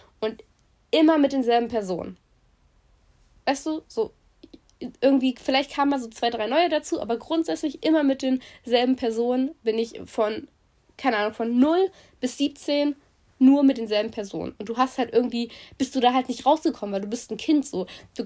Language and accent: German; Bautzen, Saxony, Germany; ich bin in Sachsen aufgewachsen. Ich sage jetzt einfach Bautzen. Es ist der Landkreis Bautzen